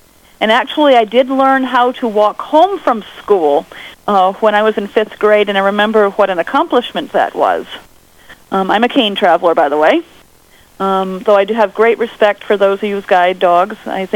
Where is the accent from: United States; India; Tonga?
United States; Elmira, New York; I am from Elmira, New York, which is located in upstate New York, and not too far from the state of Pennsylvania. Actually, we're in Chemung County.